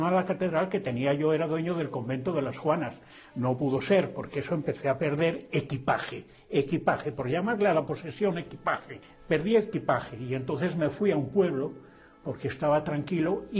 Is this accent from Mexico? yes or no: no; Benavente, Castile and León, Spain; born there; now in Zamora, Spain; Me voy a Zamora. Zamora, y elegí Zamora porque nací en Benavente